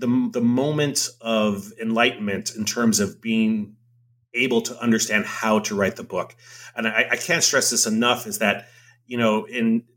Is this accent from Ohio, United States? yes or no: no; Hawaii, United States; I'm from Hawaii. I grew up surrounded by Asian culture